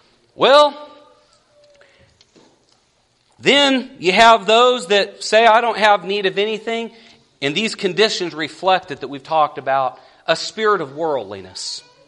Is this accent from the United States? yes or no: yes; West Coast, United States; I say y'all a whole lot more than I used to. We used to say you guys. I grew up on the West Coast.